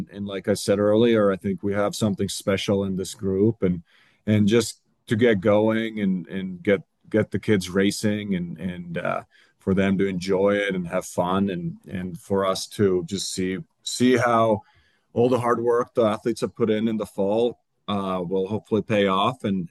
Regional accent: Finland; growing up in Finland and getting to race World Cups

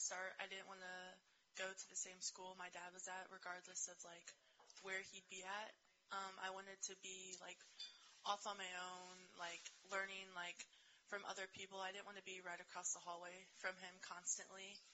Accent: Alabama, United States; also born or lived in Indianapolis; Yeah, well, I grew up in Alabama as well.

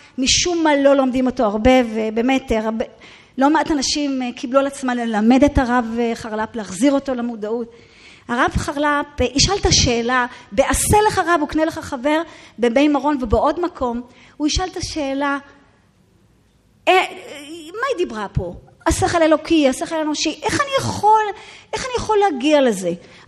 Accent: Jerusalem, Jerusalem District, Israel; גדלתי בבית מורב ירושלמי, הכל.

